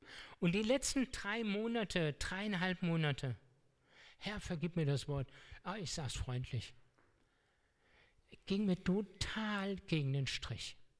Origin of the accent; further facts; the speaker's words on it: Hanau, Hesse, Germany; In Hanau, da um die Ecke, wo ich herkomme, da muss sich noch viel mehr verändern.